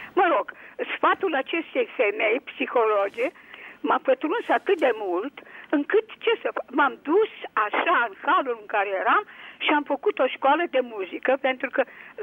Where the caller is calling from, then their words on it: Bucharest, Romania; Sunt din București și vreau să vă spun că și eu am fost o victimă a acestor concepții.